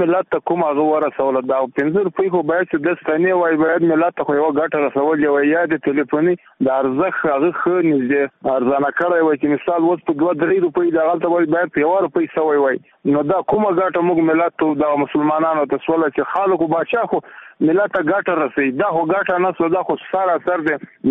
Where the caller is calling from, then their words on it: Ghazni, Afghanistan; د غزنی ولایت یم کور د لوړګي نه تاسو سره په تماس کې یم